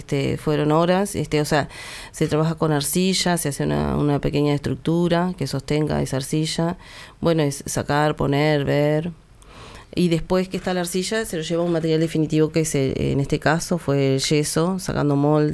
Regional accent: Uruguay; Todo eso, como uruguaya, como mujer de este tiempo

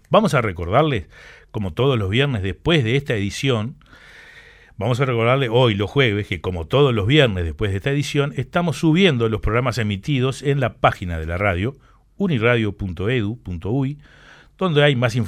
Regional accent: Uruguay; also born or lived in Argentina; Es la primera vez que grabo un disco como solista en mi país, dado que toda mi carrera profesional la hice en Argentina. Comencé a elaborar un proyecto de grabar un disco de música uruguaya solamente en mi formato preferido

